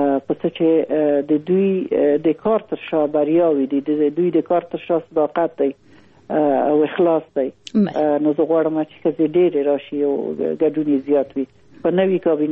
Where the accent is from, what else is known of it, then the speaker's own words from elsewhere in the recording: Afghanistan; موږ افغانان یو، موږ پښتانه یو